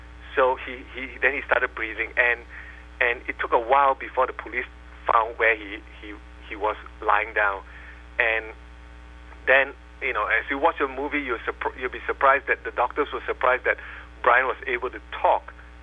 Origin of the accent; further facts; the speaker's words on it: Singapore; English is a second language; now in United States; You know, where I come from, I came from Singapore, where all police officer has one job, and that's a police officer.